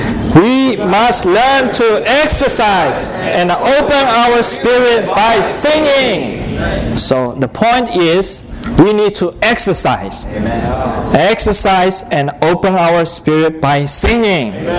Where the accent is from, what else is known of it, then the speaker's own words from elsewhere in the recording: China; I was original from China.